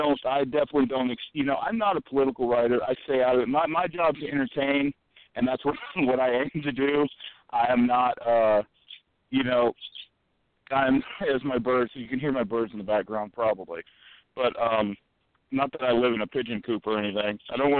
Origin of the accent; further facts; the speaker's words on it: United States; You know, I'm an American. We're known for saying dumb things.